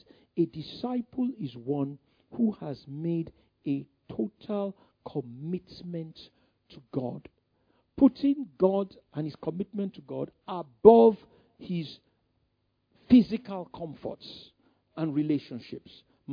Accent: Ikoyi, Lagos, Nigeria; I gave them the name of some of my friends, and they wrote inside the program, who we grew up together in Ikoyi. Some of my close friends, we all grew up.

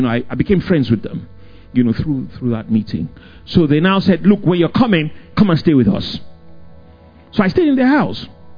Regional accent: England, United Kingdom; I didn't know who anybody was because I came from England. I was just a kid

